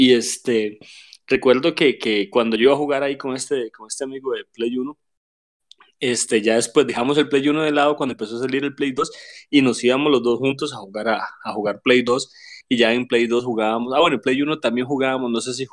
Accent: Punta Arenas, Magallanes and Chilean Antarctica, Chile; yo soy de Punta Arenas, y cuando yo vivía allá, pues nosotros sí éramos de muy bajos recursos

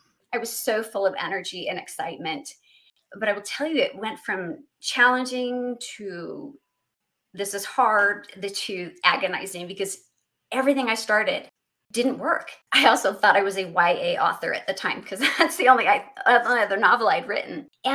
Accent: Utah, United States; I am here in Provo, Utah, just south of Salt Lake City. I've got a nice view of the mountains, and this is where I'm from originally, well, from just outside of Salt Lake.

